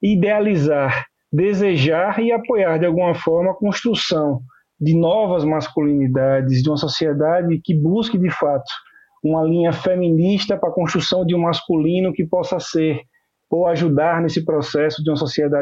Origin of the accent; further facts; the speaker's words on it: Maceió, Alagoas, Brazil; Eu sou nordestino, sou alagoano, como eu disse, de Maceió.